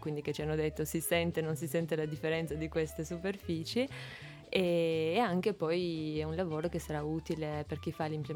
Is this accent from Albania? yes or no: yes; Albania; Italian is a second language; now in Turin, Italy; Il percorso nasce in Albania, io sono albanese.